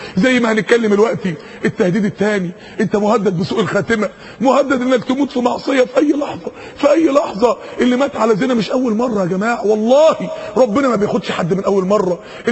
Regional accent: Mansoura, Dakahlia, Egypt; انا فاكر يوم السماء شتت عندنا في المنصورة تلج

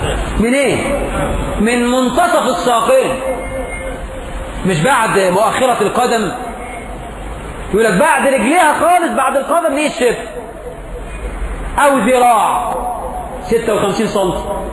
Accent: Egypt; إحنا في مصر يبدو أن إحنا فهمنا حديث النبي بالمقلوب

